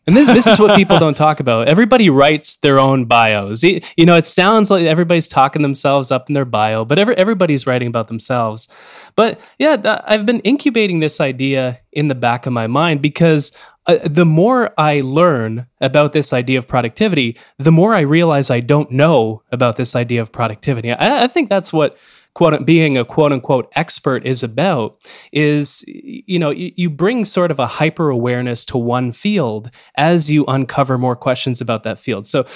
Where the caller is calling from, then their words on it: Canada; especially as a Canadian speaking to you from Canada